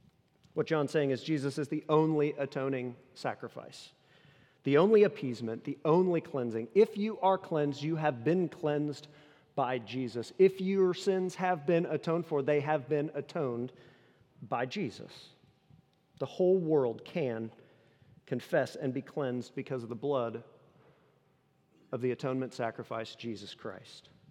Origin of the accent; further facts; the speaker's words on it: United States; born there; I'm very happy that I was born in the United States.